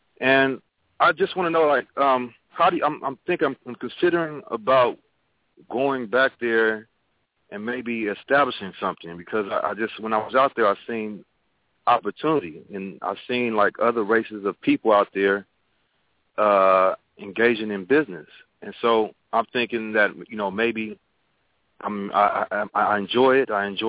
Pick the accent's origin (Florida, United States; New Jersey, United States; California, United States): California, United States; Oakland; I'm from Oakland.